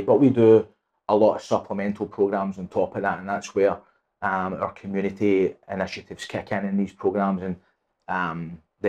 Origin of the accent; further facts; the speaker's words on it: Scotland, United Kingdom; moved away as an adult; now in United States; I'm from Scotland. I've been here since 2012, and I call Florida my home.